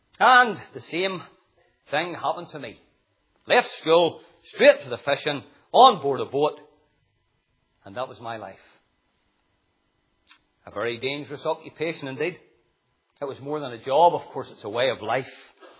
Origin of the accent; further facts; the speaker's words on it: Portavogie, Northern Ireland, United Kingdom; I grew up in Portavogie all my life